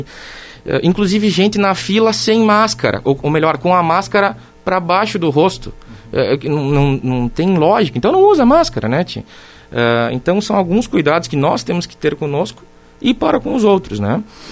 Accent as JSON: {"language": "Portuguese", "town": "Nova Prata", "region": "Rio Grande do Sul", "country": "Brazil", "lives_now": "Lagoa Vermelha, Brazil", "said": "tem amigos de longa data e novos que fiz quando retornei aqui, né? Uma cidade que eu sou de Nova Prata"}